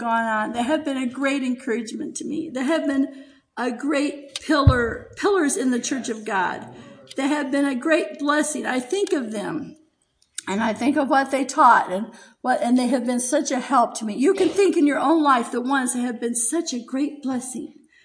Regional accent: Michigan, United States; moved away; also born or lived in Virginia / Oklahoma; I was born in Virginia, raised in Michigan some, and we moved here in 1979, and Oklahoma seems like my home. I've been here longer than anywhere.

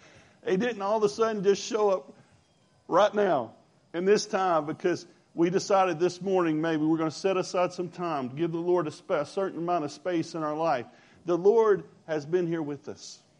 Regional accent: Louisiana, United States; also born or lived in Hayden, Alabama; for those who don't know me. I am from Hayden, Alabama, originally from Louisiana

